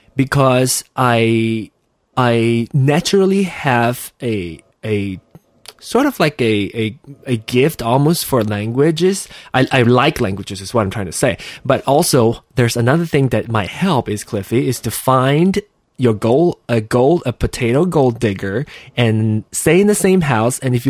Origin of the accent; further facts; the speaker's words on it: Malaysia; English is a second language; I come from Malaysia.